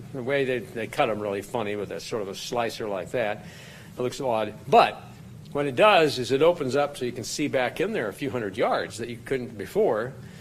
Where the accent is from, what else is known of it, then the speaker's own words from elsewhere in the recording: South Dakota, United States; I grew up around fossils in South Dakota.